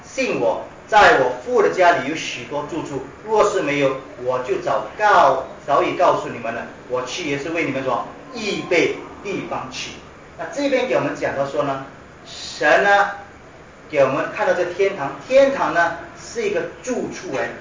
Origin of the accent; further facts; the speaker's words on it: Malaysia; 家里我本身的家乡是在马来西亚。